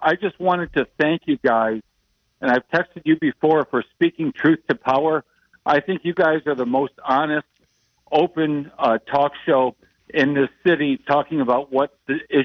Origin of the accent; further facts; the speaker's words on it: Buffalo, New York, United States; I grew up in Buffalo, New York. I used to work parking cars at Buffalo Bills games.